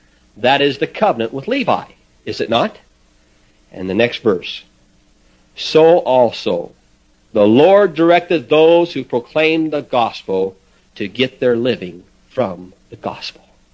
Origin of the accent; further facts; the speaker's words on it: Nebraska, United States; now in Colorado, United States; from Nebraska where I came from and from Colorado where I'm from now